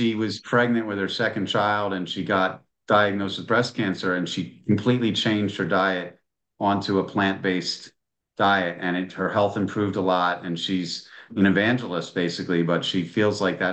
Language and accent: English; Philadelphia, Pennsylvania, United States; I'm not gonna stop eating cheesesteaks. I'm from Philadelphia